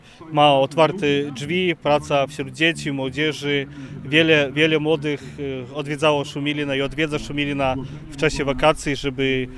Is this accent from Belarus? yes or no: yes; Belarus; pochodzę z Białorusi, jestem misjonarzem oblatem Maryi Niepokalanej